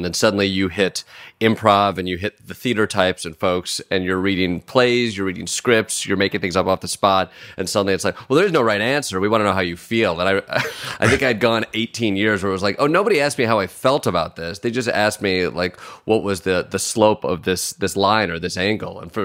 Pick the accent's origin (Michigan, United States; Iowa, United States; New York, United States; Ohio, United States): Michigan, United States; Kalamazoo; That's right. Yes. Kalamazoo, Michigan.